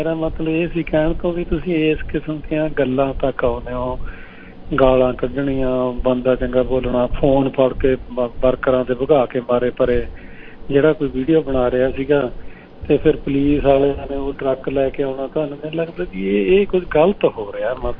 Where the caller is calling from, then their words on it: Ontario, Canada; ਦੇਖੋ ਅਸੀਂ ਕੈਨੇਡਾ ਦੇ ਵਿਚ ਆ